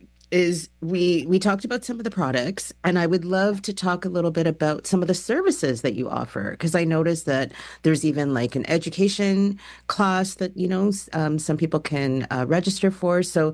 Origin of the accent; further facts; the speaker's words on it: Canada; being a Jamaican Canadian, I've always known that ginger is also effective